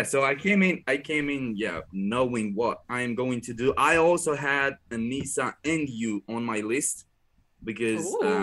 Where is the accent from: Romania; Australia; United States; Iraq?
Romania; but I'm coming from Romania, from a poor village, and I grew up really happy.